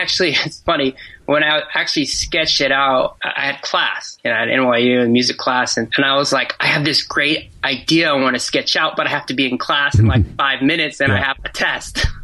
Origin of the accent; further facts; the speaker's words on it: Monterey, California, United States; now in New York City, United States; I got one friend that loves to call me … But I grew up in Monterey, California, graduated from San Jose State in 2010.